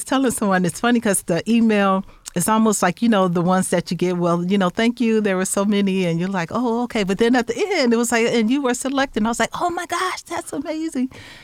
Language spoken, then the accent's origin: English; Chicago, Illinois, United States; now in Champaign, United States; My family is here in Champaign, but we're also from Chicago. Actually, my parents migrated from the South.